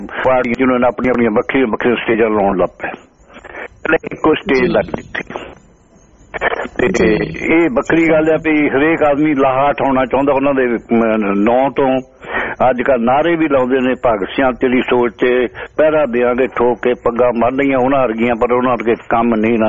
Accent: Tahan, Punjab, India; now in Brisbane, Australia; ਤੇ ਮੈਂ ਮੇਰਾ ਪਿੰਡ ਉੱਥੇ ਟਾਹਾਂ ਹੈ ਜੀ

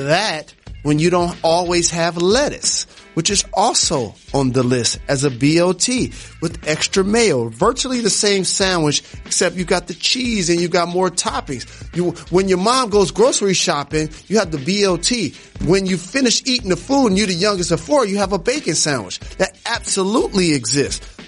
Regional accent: Detroit, Michigan, United States; Lou's Deli growing up in Detroit, a Reuben needs to be higher.

